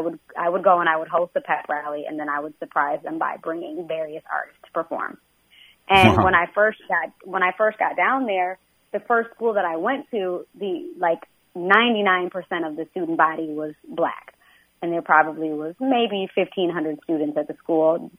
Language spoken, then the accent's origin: English; Minnesota, United States; So when I was growing up in Minnesota, I was a minority, and there were not a lot of black people in the state of Minnesota overall.